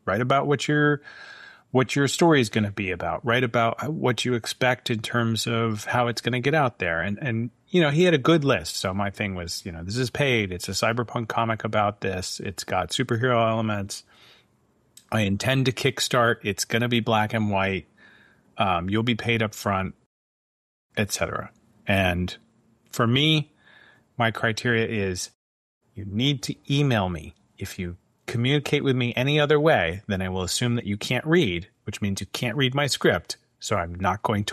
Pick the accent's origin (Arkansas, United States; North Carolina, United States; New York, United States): New York, United States; Cooperstown; Cooperstown, basically.